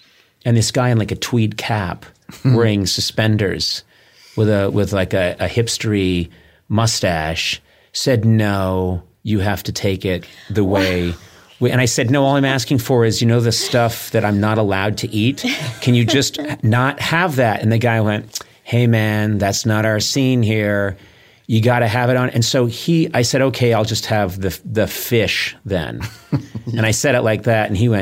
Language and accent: English; East Coast, United States; now in Los Angeles, United States; I grew up on the East Coast.